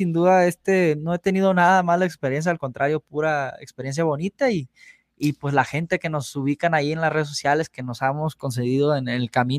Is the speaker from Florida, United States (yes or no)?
no; Los Angeles, California, United States; born there; Donde yo soy, bueno, yo nací en Los Ángeles, pero pues voy y vengo en Culiacán. Mis papás son de Culiacán y Zacatecas.